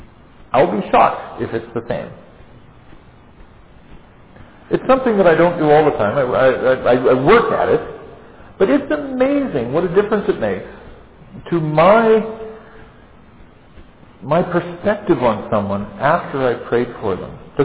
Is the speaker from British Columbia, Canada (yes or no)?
no; Alberta, Canada; I grew up in Alberta